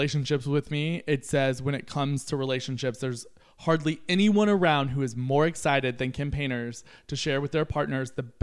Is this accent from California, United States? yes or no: no; Kentucky, United States; I grew up in Kentucky.